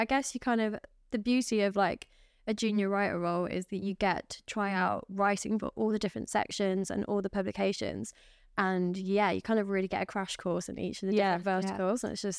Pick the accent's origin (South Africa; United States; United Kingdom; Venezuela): United Kingdom; Birmingham, West Midlands; So I'm from Birmingham originally.